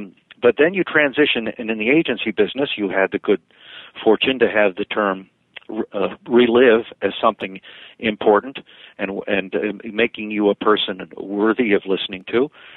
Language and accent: English; United States; Well, you know, I'm an American and proud to be here, lucky to be here.